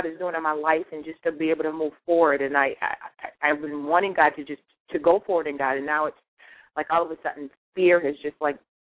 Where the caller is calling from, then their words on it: Connecticut, United States; I'm calling you from Connecticut.